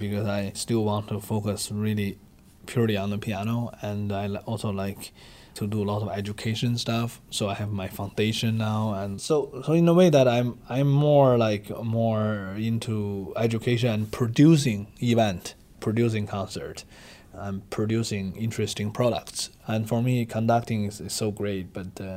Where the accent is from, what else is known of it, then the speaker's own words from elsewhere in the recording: Philadelphia, Pennsylvania, United States; And I think, as a Philadelphian, we are very, very honored